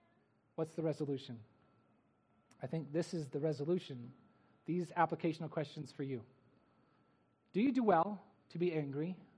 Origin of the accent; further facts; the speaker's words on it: Alaska, United States; especially when I come from Alaska, right?